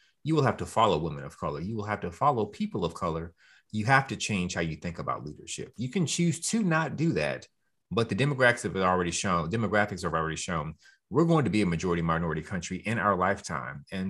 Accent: Houston, Texas, United States; I'm from Houston, Texas, born and raised.

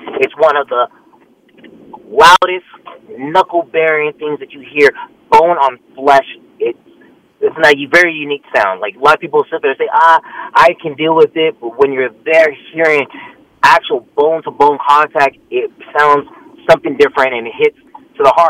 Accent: New Mexico, United States; Like, I'm never going to lose here in my hometown that I cannot sit there and let the fighting legend and the fighting spirit of New Mexico get buried with me.

